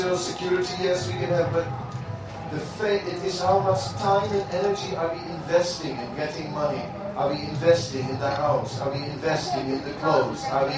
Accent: Netherlands; English is a second language; You know, I am from Holland, and we have lots of, traditionally there are the ships.

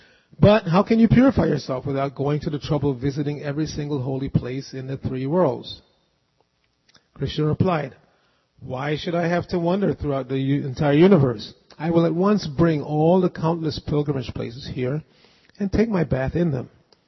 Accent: Jamaica; moved away; at least where I'm from, I was born in Jamaica, and that was the practice there also.

